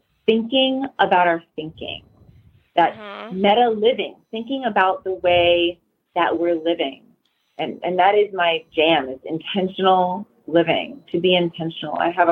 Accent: New Orleans, Louisiana, United States; I was raised in New Orleans. You know, it's a lot of alcohol involved.

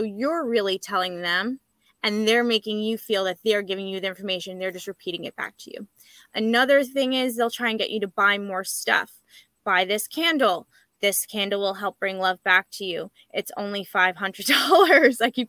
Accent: New York, United States; So depending on where you're from, I'm from Long Island.

